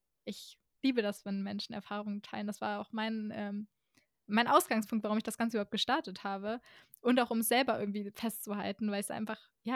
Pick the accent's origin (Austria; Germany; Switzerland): Germany; Rhineland; Ja, ich komme ja auch aus dem Rheinland, deswegen kann ich die Karnevals-Euphorie sehr gut nachvollziehen.